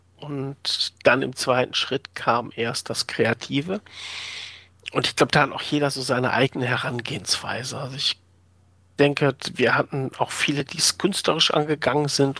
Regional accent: North Rhine-Westphalia, Germany; Quasi auch so sehr viel Kultur, obwohl haben wir bei uns im Pott auch.

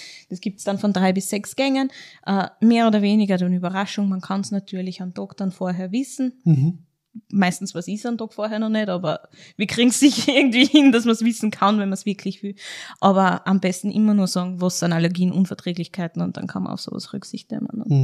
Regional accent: Austria; weil ich war ja Österreicherin

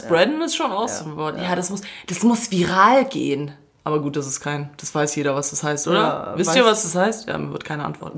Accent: Croatia; Ich bin auch ein Fake-Schwabe. Ich bin eigentlich Kroate, aber ich tue so, als wäre ich Schwabe.

